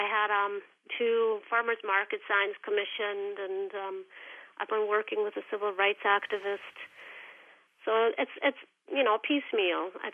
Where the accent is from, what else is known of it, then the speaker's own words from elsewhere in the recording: Germany; now in Vermont, United States; My parents are from Russia, but I grew up in Germany, and I moved to Vermont 10 years ago.